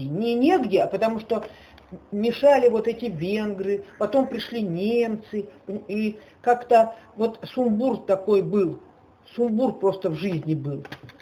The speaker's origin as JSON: {"language": "Russian", "town": "Vinogradnaya", "region": "Krasnodar Krai", "country": "Russia", "tie": "born there", "also_born_or_lived": "Horlivka", "said": "Родилась я в Краснодарском крае, станица Виноградная."}